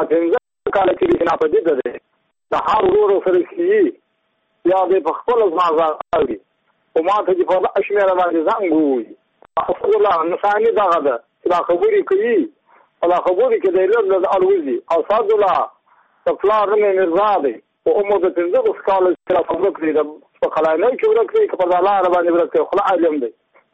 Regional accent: Badghis, Afghanistan; زه بخښنه د بادغیس له ولایت یم د مقر د ولسوالۍ یم.

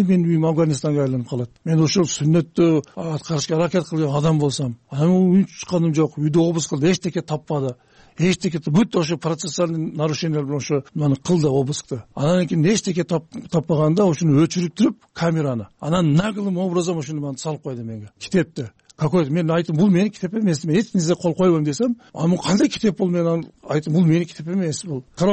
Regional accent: Osh, Osh Region, Kyrgyzstan; Ошто төрөлгөнмүн, ошто чоңойгонмун, ошто окугонмун.

